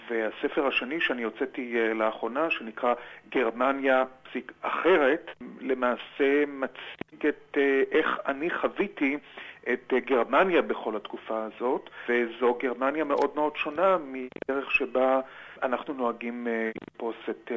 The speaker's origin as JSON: {"language": "Hebrew", "town": "Haifa", "region": "Haifa District", "country": "Israel", "tie": "born or raised there", "said": "אני יליד חיפה"}